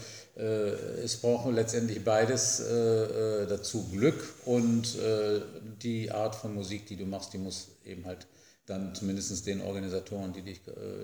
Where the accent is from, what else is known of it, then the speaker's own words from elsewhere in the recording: North Rhine-Westphalia, Germany; da bin ich immer noch, eigentlich in meinem Heimat- oder Geburtsort irgendwo wieder gelangt. Das sind 10, 20 Kilometer Düsseldorf und 10 Kilometer Wuppertal.